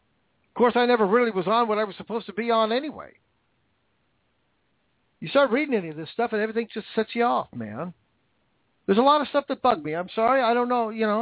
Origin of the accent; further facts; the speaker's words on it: Washington, United States; I grew up in Washington, right across the Columbia River.